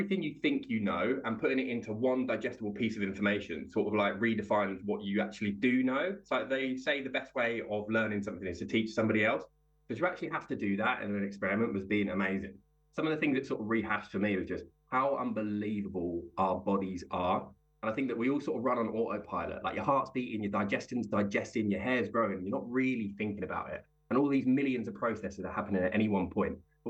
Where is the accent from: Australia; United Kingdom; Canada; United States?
United Kingdom; England; Now, I drink so much tea. I'm so English, it hurts.